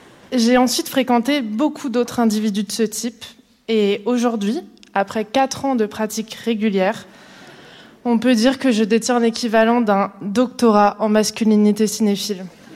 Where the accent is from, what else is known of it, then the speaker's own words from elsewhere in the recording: Grand Est, France; moved away as an adult; now in Paris, France; J'ai grandi en Moselle, dans un petit village tranquille, et je suis venue à Paris pour mes études.